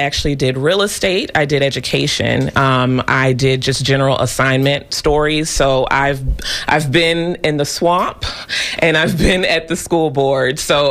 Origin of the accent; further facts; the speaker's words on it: Bowling Green, Florida, United States; also born or lived in Washington, D.C. / Los Angeles; I am from Bowling Green, Florida. Small little country town with one stoplight, but I've been many places.